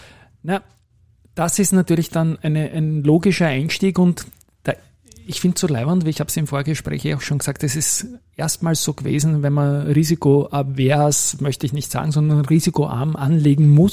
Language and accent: German; Vienna, Austria; Als Wiener kenne ich das natürlich